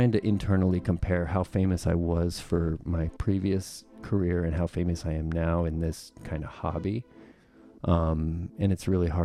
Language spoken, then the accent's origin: English; Rapid City, South Dakota, United States; You know that I grew up in Rapid City. I grew up right, you know, 20 minutes from Mount Rushmore.